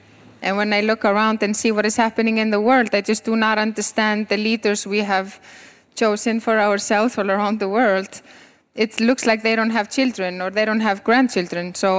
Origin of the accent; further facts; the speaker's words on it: Iceland; English is a second language; I'm from Iceland, born and raised in Iceland, very proudly, surrounded by the ocean that we can never go in because it's just so cold.